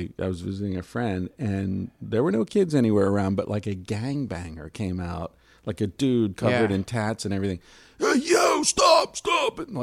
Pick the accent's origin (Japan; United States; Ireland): Ireland; I'm Irish.